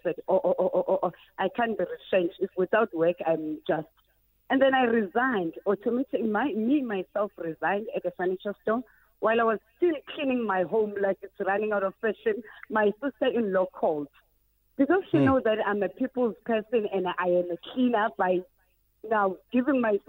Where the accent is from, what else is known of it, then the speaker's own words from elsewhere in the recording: Soweto, Gauteng, South Africa; I am from Soweto.